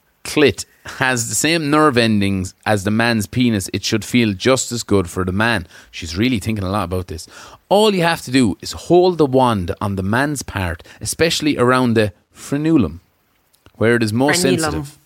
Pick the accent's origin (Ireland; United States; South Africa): Ireland; Kilkenny, Leinster; She's from South Tip, and I'm from Kilkenny.